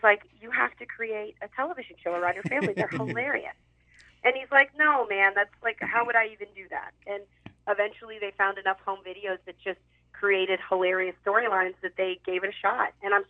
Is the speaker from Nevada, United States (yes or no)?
no; Louisville, Texas, United States; So I ultimately started taking acting classes back in my hometown of Louisville, Texas.